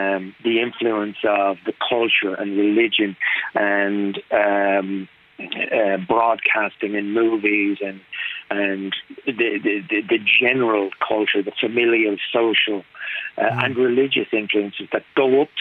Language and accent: English; Ireland; we're primarily an English-speaking country and have been.